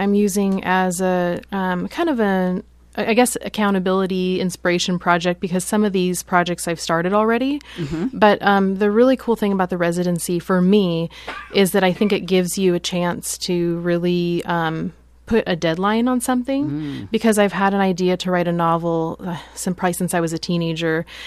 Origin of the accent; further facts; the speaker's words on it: Astoria, Oregon, United States; Yeah, I was born and raised here. I grew up here in Astoria, and I was born at the place that used to be a hospital right next to the Blue Scorcher.